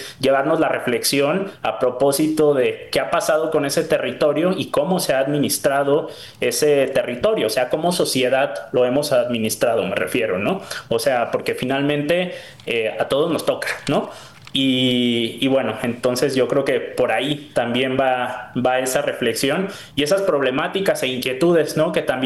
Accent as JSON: {"language": "Spanish", "country": "Mexico"}